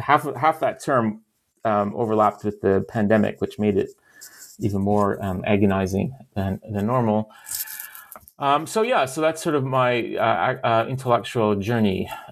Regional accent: London, Ontario, Canada; I grew up in London, Ontario, and I went to the University of Toronto for my undergraduate degree

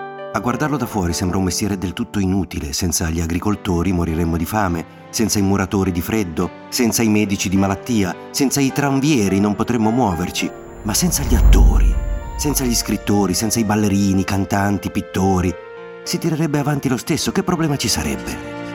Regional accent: Genoa, Liguria, Italy; sono genovese quindi di natura pessimista, sia perché sono vecchio

